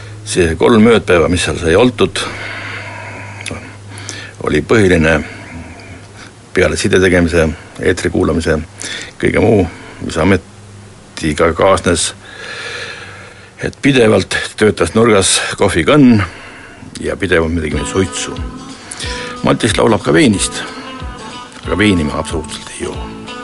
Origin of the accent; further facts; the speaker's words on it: Southeast Estonia, Estonia; ma olen Eestist ja et ma olen ka sealt Kagu-Eestist.